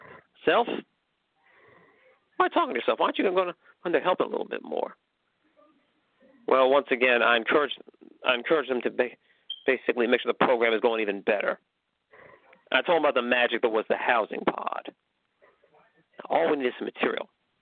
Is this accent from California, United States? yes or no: yes; McKinleyville, California, United States; I mean, I'm used to snow myself. You know, I'm from McKinleyville.